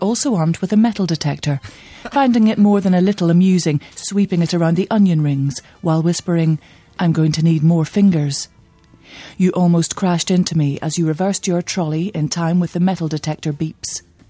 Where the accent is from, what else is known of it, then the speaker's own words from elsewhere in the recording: Calgary, Alberta, Canada; Dear Scott, we're off of Calgary, Canada.